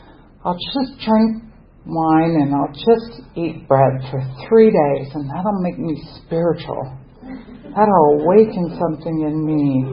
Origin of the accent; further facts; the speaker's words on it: United States; Okay, I grew up in America. Most of America is highly Christian. I grew up in a Christian church.